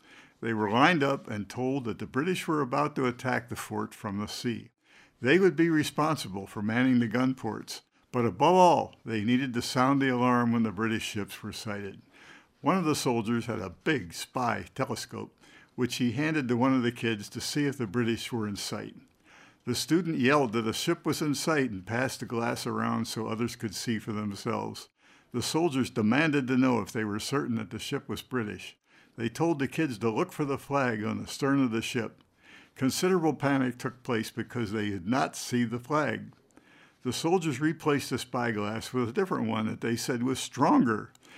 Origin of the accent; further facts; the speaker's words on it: Baltimore, Maryland, United States; I grew up in Baltimore, the location of Fort McHenry, which is the site of the battle that inspired